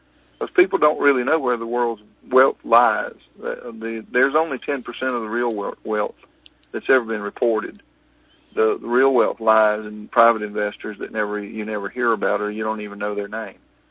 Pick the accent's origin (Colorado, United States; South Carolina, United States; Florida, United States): Florida, United States; He was building a house near my hometown in Florida down there on a very elite place on an island down there